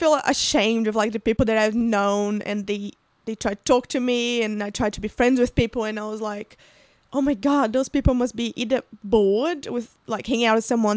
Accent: Brazil; English is a second language; moved away as an adult; now in New Zealand; No, I'm from Brazil.

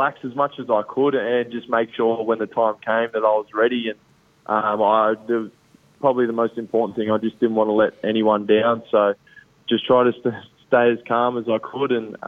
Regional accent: Gold Coast, Queensland, Australia; here in the Gold Coast. I'm home, and I've got my mum, my two sisters, and my little nephew up here. And I grew up here

